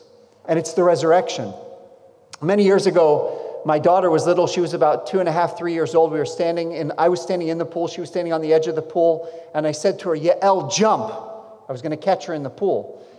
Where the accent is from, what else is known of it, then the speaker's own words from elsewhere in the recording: New Jersey, United States; moved away as an adult; now in Israel; I am from the Promised Land. That's correct. I'm from New Jersey. But when I was 22 years old, I moved to Israel. I grew up in a Jewish family